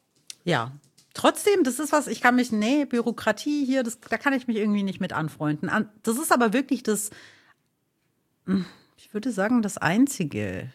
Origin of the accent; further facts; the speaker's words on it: Greece; Weil ich bin Griechin